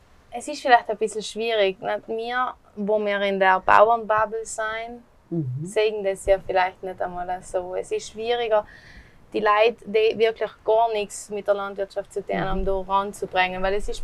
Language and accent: German; Kaltern, Trentino-Alto Adige, Italy; ich bin eine gebürtige Kalterin, bin da aufgewachsen und wir haben als Familie eben da gewohnt, aber meine Mama ist von Derlan.